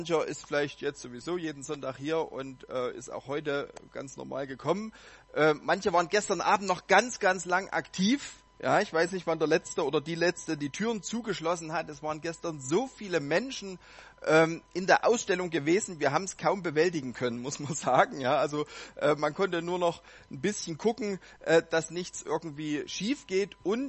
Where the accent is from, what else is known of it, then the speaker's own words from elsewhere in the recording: Limbach-Oberfrohna, Saxony, Germany; Ich komme aus Limbach-Oberfrohna. Das liegt in der Nähe von Chemnitz.